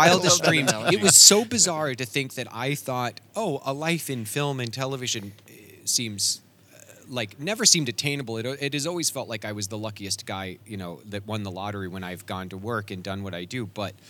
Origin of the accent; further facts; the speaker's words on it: Kansas City, Missouri, United States; I'm going to actually get to go back to my hometown and get to buy my comic off the shelf of my hometown shop